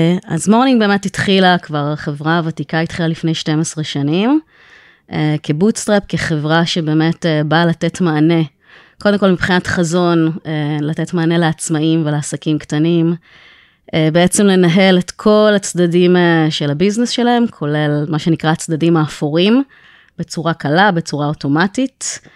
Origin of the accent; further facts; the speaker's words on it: Tel Aviv, Tel Aviv District, Israel; also born or lived in United States; תל אביבית רוב שנותיי, למרות שהייתי בארצות הברית בגיחה של 10 שנים כזה.